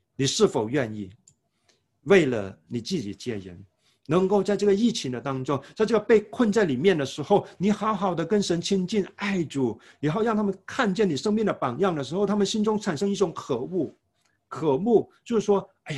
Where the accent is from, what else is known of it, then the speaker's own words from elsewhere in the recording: China; 我们中国人常常有一个望子成龙、望女成凤的一个的心态